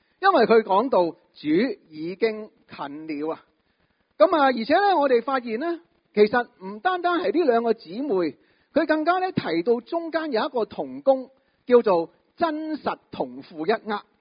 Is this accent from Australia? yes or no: no; China